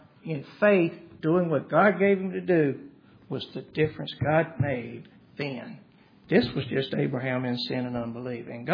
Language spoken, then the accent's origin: English; the South, United States; It just was very common when I was growing up in the South.